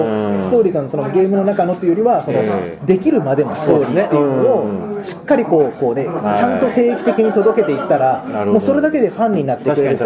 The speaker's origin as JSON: {"language": "Japanese", "country": "Russia", "second_language": "Japanese", "said": "ロシアの、僕ロシア人で、英語と、まあ、日本語できるん で、"}